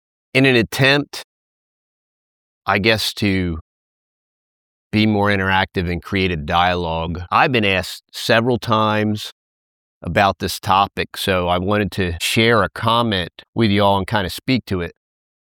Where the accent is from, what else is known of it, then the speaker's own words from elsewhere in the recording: United States; And as an American, I did not choose to be born here. I have no white guilt about being born here.